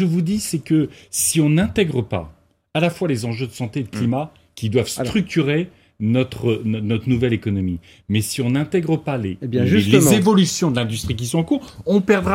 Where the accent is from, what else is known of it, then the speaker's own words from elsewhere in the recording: Hauts-de-France, France; Moi, vous savez, je viens de Picardie. Dans mon village où je suis né, vous n'avez plus de gare avec un. Il n'y a pas de train qui passe, il n'y a pas les bus, il n'y a pas le métro, il n'y a pas le tram.